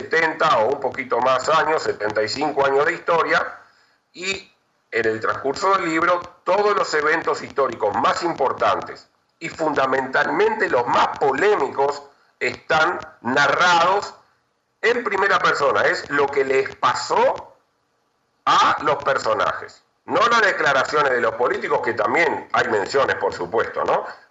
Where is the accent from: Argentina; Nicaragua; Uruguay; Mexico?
Uruguay; yo soy uruguayo